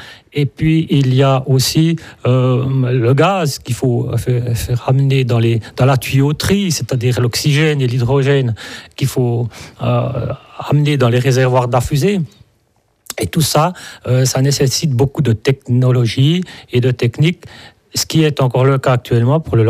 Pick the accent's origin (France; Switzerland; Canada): Switzerland; on est Suisse